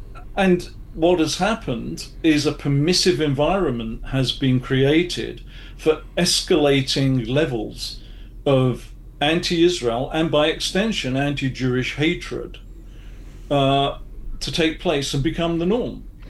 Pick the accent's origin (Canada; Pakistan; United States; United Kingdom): United Kingdom; certainly our position is we're British. Britain has been a wonderful country to be a Jew in, and we are not prepared to give up on it.